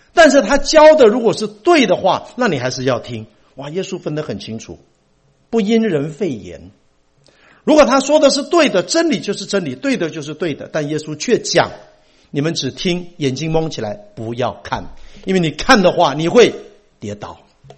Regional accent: Taiwan; 尤其如果你像我从台湾来的，那真是不得了

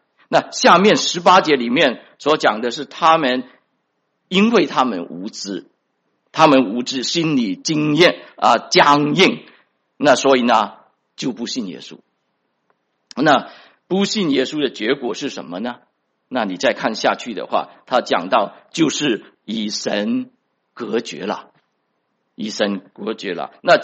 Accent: China; now in United States; 我自己也是国内来的，人家跟我传福音的话，我第一个就是说我是无神论者啊，我在国内长大的话，我从来没有听过耶稣啊

